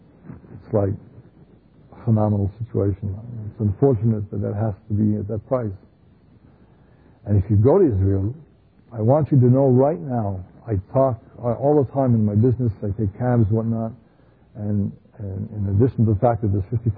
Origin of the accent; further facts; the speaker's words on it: Canada; I get in the car, he knows my accent. Where are you from? Canada.